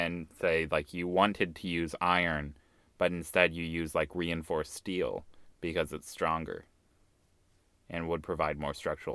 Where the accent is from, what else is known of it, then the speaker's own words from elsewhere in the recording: Kentucky, United States; now in Texas, United States; I'm back home in Kentucky for the holidays, right?